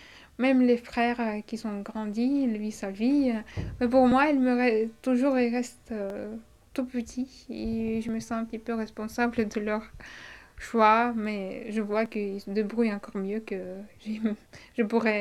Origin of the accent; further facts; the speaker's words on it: Volgograd, Volgograd Oblast, Russia; French is a second language; moved away as an adult; now in France; je viens de Volgograd. C'est une ville au sud de la Russie.